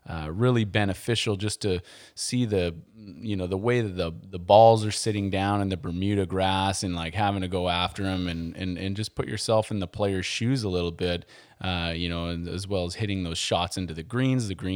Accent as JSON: {"language": "English", "country": "Canada", "said": "This weather is like, I'm from Canada. I feel like I'm melting."}